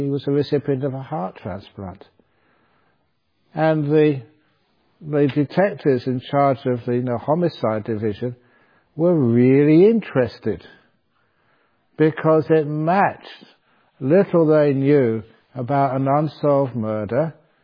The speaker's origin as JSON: {"language": "English", "region": "England", "country": "United Kingdom", "tie": "born there", "said": "And I was born in England. No one in my family could spell Buddhism."}